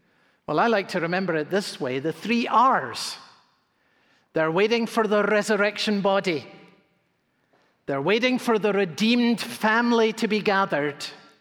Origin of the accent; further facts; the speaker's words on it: Edinburgh, Scotland, United Kingdom; growing up in Edinburgh, Scotland as a child.